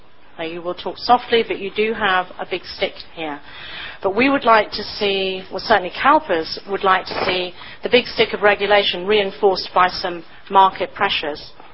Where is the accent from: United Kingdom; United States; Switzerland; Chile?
United Kingdom; although I don't know how to put this in a polite way, being British it sounds so disloyal.